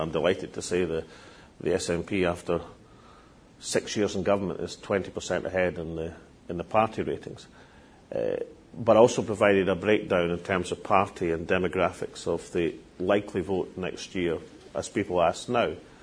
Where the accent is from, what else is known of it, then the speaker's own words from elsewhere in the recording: Scotland, United Kingdom; I emphasise on loan because I'm Scottish, ladies and gentlemen.